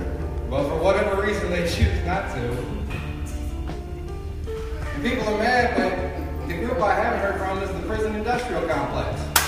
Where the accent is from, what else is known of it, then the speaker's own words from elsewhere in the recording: Denver, Colorado, United States; now in Illinois, United States; It's fucked up because I'm from Colorado. So I get to grow up right down the street from Columbine. And I moved here to Illinois.